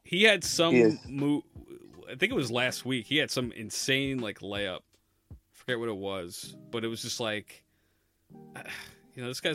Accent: Northeastern United States, United States; growing up in the Northeast, we didn't really have like a big college football school or conference per se.

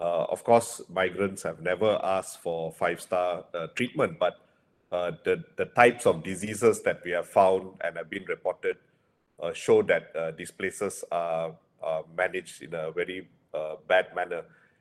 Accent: Malaysia; I mean, as a Malaysian, of course, I'm concerned.

